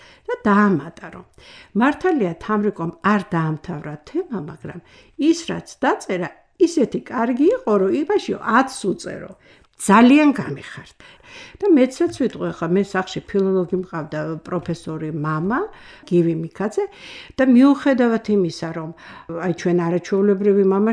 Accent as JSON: {"language": "Georgian", "region": "Tbilisi", "country": "Georgia", "tie": "born or raised there", "said": "დავიბადე და გავიზარდე თბილისში და ბუნებრივია, რომ ძალიან მიყვარს ეს ქალაქი."}